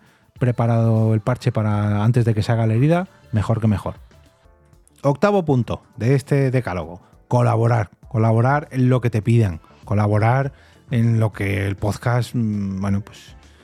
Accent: Barcelona, Catalonia, Spain; y yo soy de Barcelona

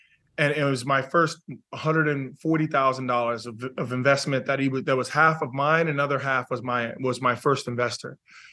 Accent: Chicago, Illinois, United States; I grew up in the South Side of Chicago.

